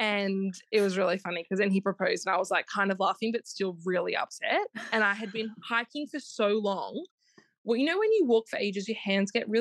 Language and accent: English; Australia; now in London, United Kingdom; I am 30 years old. I'm Aussie and I live in London.